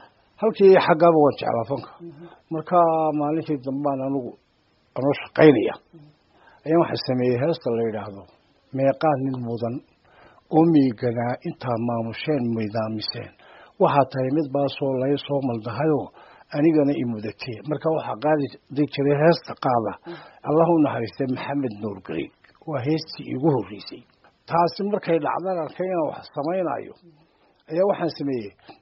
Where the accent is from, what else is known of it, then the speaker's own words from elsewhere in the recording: Hargeisa, Maroodi Jeex, Somalia; born there; Anigu waxaan ku dhashay Hargeysa 1944 baan dhashay.